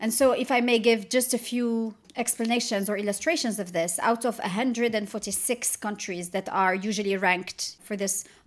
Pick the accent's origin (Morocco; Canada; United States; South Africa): Morocco; Morocco, my home country, comes at 136